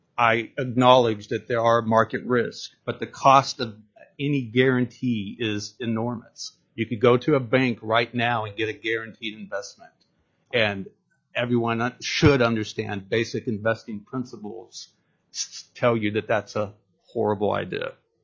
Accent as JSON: {"language": "English", "town": "Anchorage", "region": "Alaska", "country": "United States", "said": "I'm from Anchorage, Alaska."}